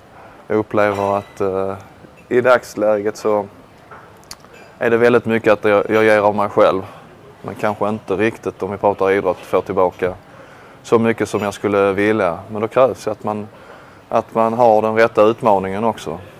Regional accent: Bjärred, Skåne, Sweden; jag växte upp i Bjärred, det är ett litet samhälle norr om Malmö

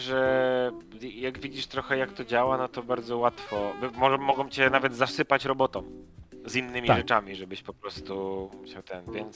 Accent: Szczecin, West Pomeranian Voivodeship, Poland; also born or lived in Wrocław; ja wychowałem się w Szczecinie, potem dorastałem we Wrocławiu, każda rzeka dla mnie to Odra.

